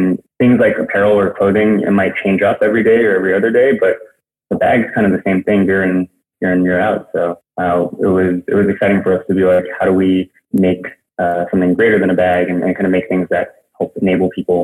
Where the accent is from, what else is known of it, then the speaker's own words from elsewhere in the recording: Hong Kong; So I'm originally from Hong Kong. It's kind of where I grew up and went to school, went to college in the East Coast